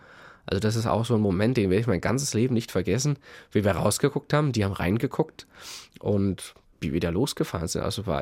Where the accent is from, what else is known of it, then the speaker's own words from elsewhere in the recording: Germany; So hat man ja bei uns in der DDR gesagt.